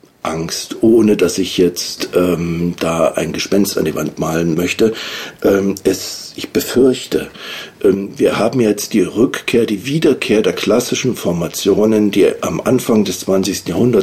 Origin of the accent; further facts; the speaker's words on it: Germany; wir hatten ja bei uns in der DDR eine Epochendefinition dafür.